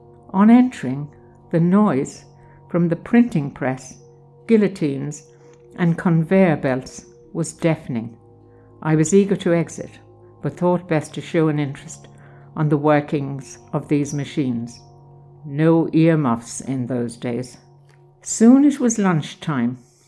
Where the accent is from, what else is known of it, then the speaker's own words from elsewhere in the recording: Ireland; I wanted to prove as an Irish girl, I would do the job well.